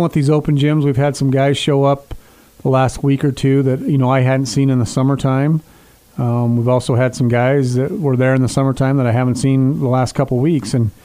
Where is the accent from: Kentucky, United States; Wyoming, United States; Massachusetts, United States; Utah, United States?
Utah, United States; I mean, I grew up in Emory County. I played there. I love it there.